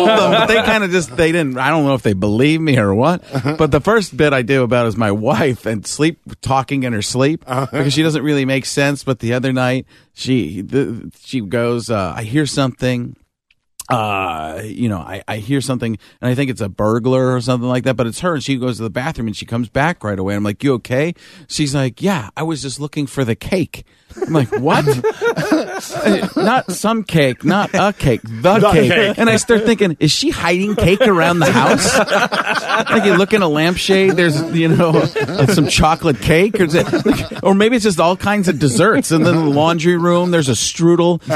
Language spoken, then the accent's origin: English; Chicago, Illinois, United States; born there; I was born in Chicago area.